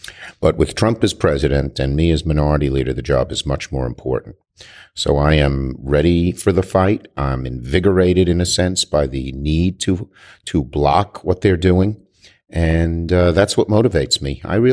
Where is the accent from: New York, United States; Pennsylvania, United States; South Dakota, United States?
New York, United States; I'm a New Yorker. I've seen him from afar